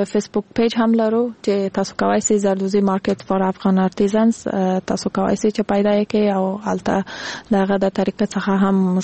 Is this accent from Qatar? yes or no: no; Kandahar, Afghanistan; زه خپل د کندهار د ولایت یم